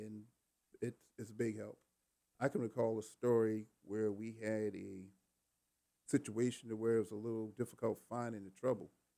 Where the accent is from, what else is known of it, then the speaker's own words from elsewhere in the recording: the South, United States; Of course, you know, we're from the South. I believe every other household has a chainsaw.